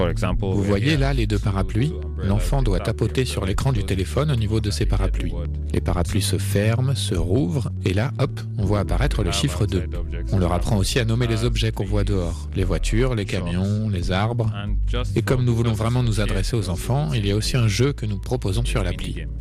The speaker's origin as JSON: {"language": "French", "town": "Port Harcourt", "region": "Rivers", "country": "Nigeria", "first_language": "Okrika", "said": "Ma langue maternelle est l'Okrika. C'est une langue qui vient de l'état de Rivers, au sud du Nigeria, dans la région de Port Harcourt, d'où je viens."}